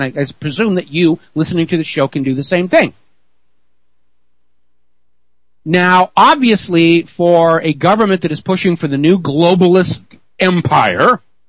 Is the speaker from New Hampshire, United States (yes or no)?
yes; Loudon, New Hampshire, United States; I'm ashamed to admit that this took place in my home state of New Hampshire. I'm a farm kid. I grew up in a little tiny farming town in Loudoun